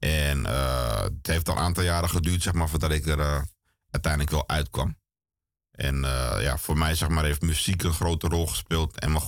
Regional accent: Amsterdam, North Holland, Netherlands; En verder ben ik gewoon geboren en getogen in Amsterdam-West, Slotermeer.

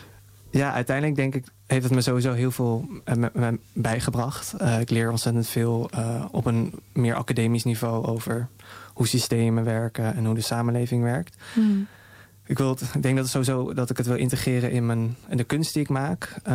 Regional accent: Zeist, Utrecht, Netherlands; ik ben opgegroeid in Zeist. Hoe is het om, en mijn vader vertelt ook de verhalen over hoe het was voor hem om als een Indisch Molukse gezin als eerste in Zeist te wonen.

